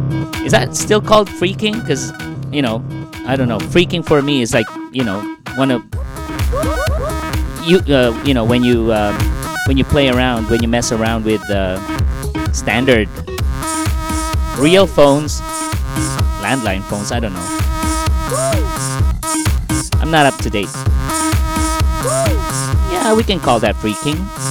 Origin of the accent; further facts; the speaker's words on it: Canada; Sorry, I'm Canadian, so I say Z.